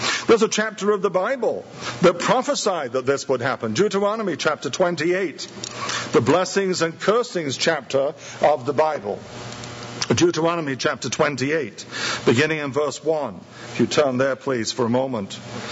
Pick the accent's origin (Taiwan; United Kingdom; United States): United Kingdom; England; I grew up in England. But on Sunday in England, there was no entertainment on television